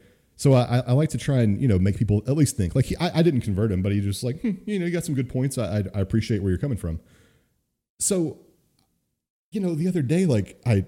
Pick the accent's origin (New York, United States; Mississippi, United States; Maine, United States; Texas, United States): Texas, United States; I'm a, you know, born and raised in Texas, very red family, you know, so always been kind of like that conservative neocon